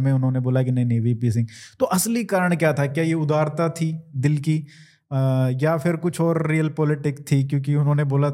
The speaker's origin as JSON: {"language": "Hindi", "region": "Haryana", "country": "India", "said": "क्योंकि मैं हरियाणा से हूँ और ये हमारे उधर बहुत प्रोपेगेंडा पीआर जो भी चलता है"}